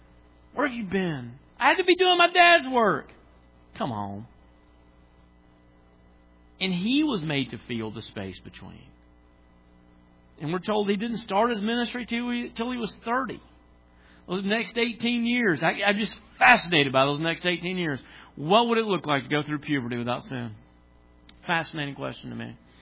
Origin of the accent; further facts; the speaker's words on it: Tennessee, United States; I grew up in Tennessee.